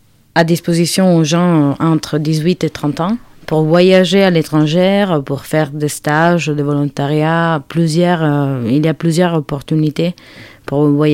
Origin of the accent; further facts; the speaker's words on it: Lecce, Apulia, Italy; French is a second language; now in France; Je viens du sud, Lecce. Ça se trouve juste dans les talons de la botte.